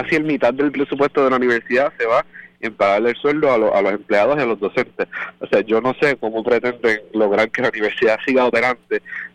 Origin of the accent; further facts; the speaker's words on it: Bayamón, Puerto Rico; yo soy de Bayamón.